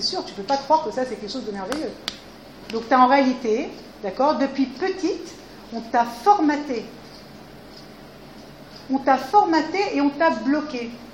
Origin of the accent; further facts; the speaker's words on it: France; Quand on a grandi en France, on a grandi dans un pays, qu'on le veuille ou pas, d'accord, chrétien.